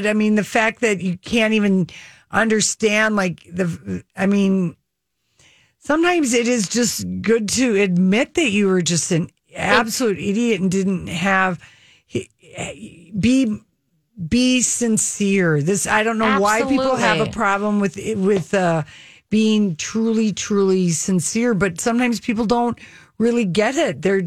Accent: Minnesota, United States; And Julian, we're from Minnesota.

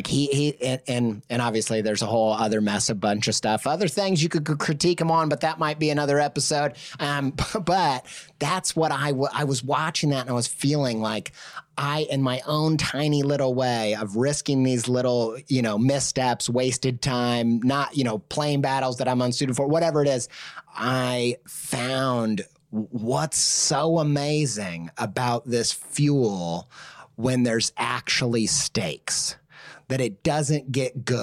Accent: Midwest, United States; you know, I grew up in the Midwest, uncultured

